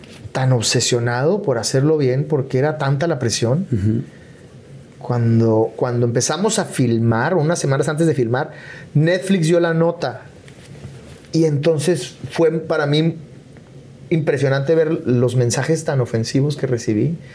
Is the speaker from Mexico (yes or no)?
yes; Chihuahua, Mexico; now in Mexico City, Mexico; cuando yo me mudé de Chihuahua a la Ciudad de México, renté 2 cuartitos en la Nápoles